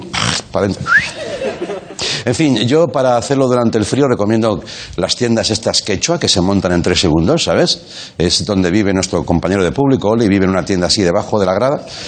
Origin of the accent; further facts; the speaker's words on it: Catalonia, Spain; Sexo al aire libre, como somos los catalanes, ¿eh?